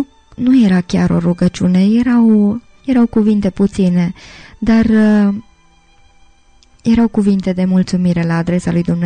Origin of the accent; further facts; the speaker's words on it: Zalău, Sălaj County, Romania; m-am născut și locuiesc în Zalău împreună cu familia mea.